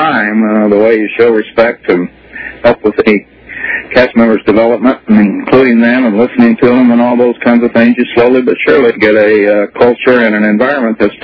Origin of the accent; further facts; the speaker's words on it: Oklahoma, United States; And I grew up in Oklahoma. It's kind of everybody's pretty authentic down there, and I just have a style.